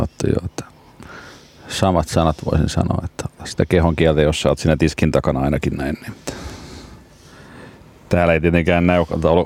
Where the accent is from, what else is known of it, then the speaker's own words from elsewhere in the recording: Tampere, Pirkanmaa, Finland; Mä en ole Turusta. Mä oon Tampereelta.